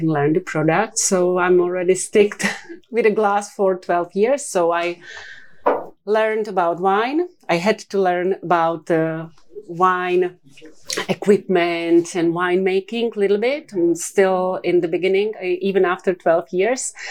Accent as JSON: {"language": "English", "region": "Prague", "country": "Czechia", "tie": "born or raised there", "also_born_or_lived": "London", "second_language": "English", "said": "I was born and raised in Prague in Czech Republic. I was studying there. Then I was traveling a little bit abroad, was living in London for a while"}